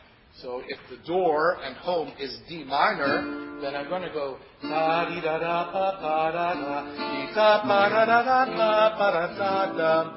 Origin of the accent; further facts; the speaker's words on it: Israel; English is a second language; I'm from Israel. We can't sing it. Israelis do not sing … in any other time, by the way